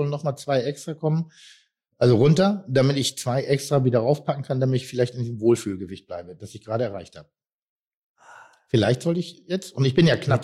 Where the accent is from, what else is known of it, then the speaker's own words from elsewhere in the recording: Pinneberg, Schleswig-Holstein, Germany; ich als Pinneberger, der ja auch kein Hamburger ist, aber trotzdem sein ganzes Schaffen, sein Leben in Hamburg verbringt